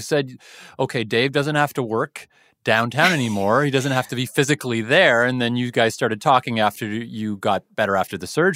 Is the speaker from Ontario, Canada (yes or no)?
yes; Kitchener, Ontario, Canada; So we grew up in Kitchener and we all know each other.